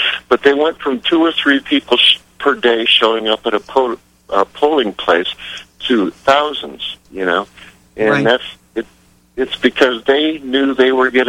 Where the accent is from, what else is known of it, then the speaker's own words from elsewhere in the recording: England, United Kingdom; now in Mexico; I live in Mexico, but I'm obviously English.